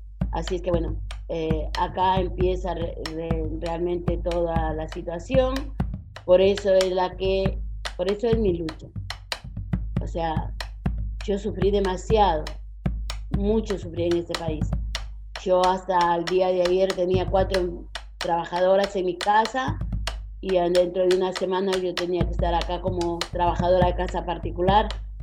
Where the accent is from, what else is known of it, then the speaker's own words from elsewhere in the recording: Cajabamba, Cajamarca, Peru; moved away as an adult; yo soy del departamento de Cajamarca, de la provincia de Cajabamba, de la Sierra Norte del Perú